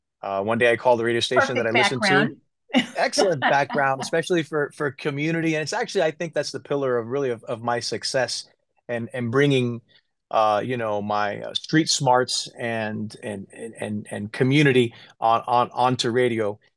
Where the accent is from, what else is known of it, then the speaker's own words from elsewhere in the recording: United States; born there; I was born in the United States of Latino parents